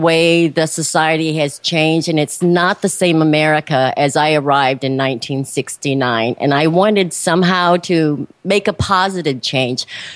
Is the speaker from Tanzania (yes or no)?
no; Thailand; now in Michigan, United States; Originally, I'm from Thailand, and I have lived in Western Michigan for about the past 20 years